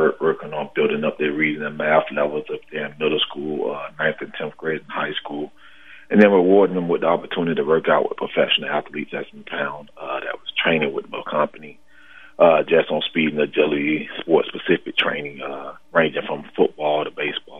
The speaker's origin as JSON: {"language": "English", "town": "Delray Beach", "region": "Florida", "country": "United States", "tie": "born or raised there", "said": "Well, my task, I grew up in Delray Beach all of my life from elementary school, but I attended this elementary school in Boca."}